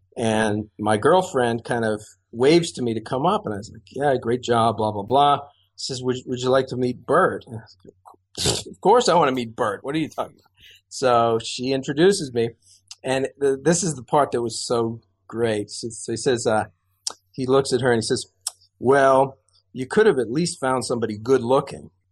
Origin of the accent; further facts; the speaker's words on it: Rochester, New York, United States; it comes up that I'm from Rochester, and he says, oh, really?